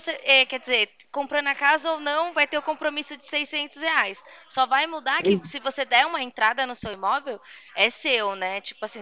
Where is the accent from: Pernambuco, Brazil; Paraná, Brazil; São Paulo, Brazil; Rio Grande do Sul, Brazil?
São Paulo, Brazil; eu sou de São Paulo, capital.